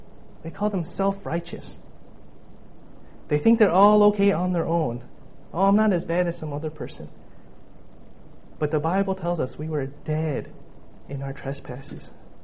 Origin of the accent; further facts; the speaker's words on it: Troy, Michigan, United States; I grew up in Troy in Bloomfield Hills. And I went to Losser High School.